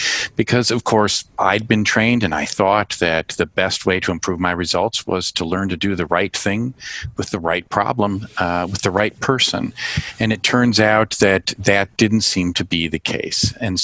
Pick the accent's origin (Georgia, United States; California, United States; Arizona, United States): California, United States; now in Chicago, United States; I live in the city of Chicago. Okay. Originally grew up in California, but I've been here nearly three decades, actually. So I feel like Chicago's now home.